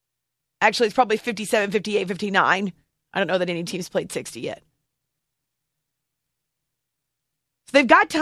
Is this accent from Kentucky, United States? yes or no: no; Youngstown, Ohio, United States; I grew up on the Cleveland-Pittsburgh rivalry because Youngstown area is halfway between the two.